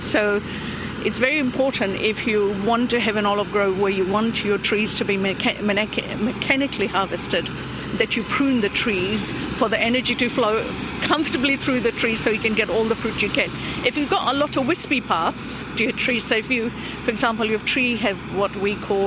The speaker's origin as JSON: {"language": "English", "country": "India", "said": "You know, I'm Indian. I've grown up on mustard and soya and fenugreek"}